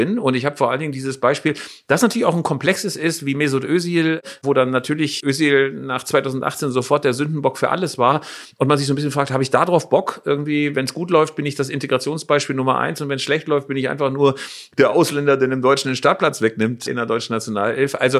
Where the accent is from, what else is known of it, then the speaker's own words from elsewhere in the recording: West Germany, Germany; weil ich ein alter weißer Mann bin, aus Westdeutschland, aus dem Freien Westen